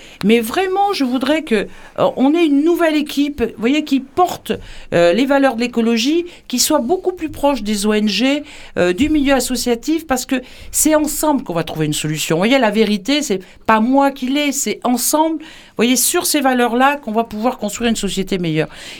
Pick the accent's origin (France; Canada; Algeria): France; en tant que Française